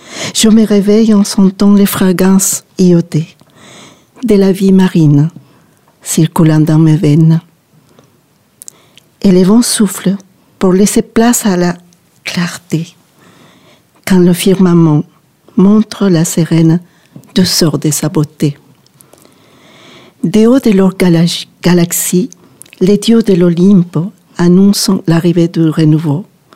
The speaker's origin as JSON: {"language": "French", "country": "Peru", "tie": "born there", "second_language": "French", "said": "Et je suis née au Pérou, et un pays qui se trouve en Amérique du Sud, hispanophone. Et c'est un pays qui est très, très varié, qui a une côte, une montagne et puis l'Amazonie. Mais j'ai vécu au bord de la mer, à la capitale"}